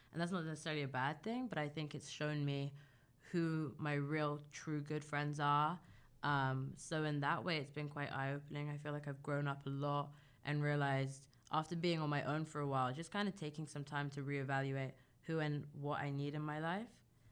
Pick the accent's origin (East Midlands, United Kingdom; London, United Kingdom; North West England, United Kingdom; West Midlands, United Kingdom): London, United Kingdom; I grew up in London and went to a university in London.